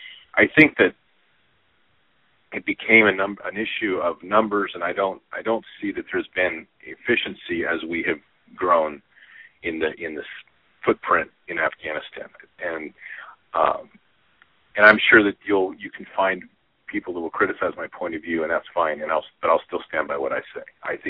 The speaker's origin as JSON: {"language": "English", "country": "United States", "said": "found myself outside my home country as we were being attacked."}